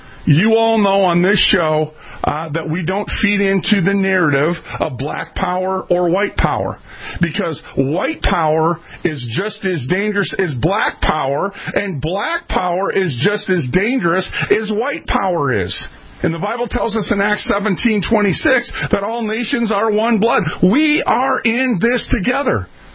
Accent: Minneapolis, Minnesota, United States; I'm from North Minneapolis.

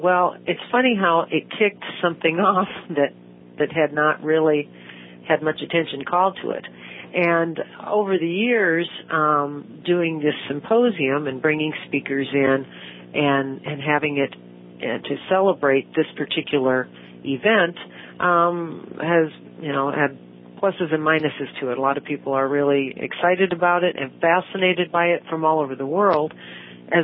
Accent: Chicago, Illinois, United States; moved away; also born or lived in South Dakota; Actually, I was originally from Chicago, moved to South Dakota, and then from there had lived several places

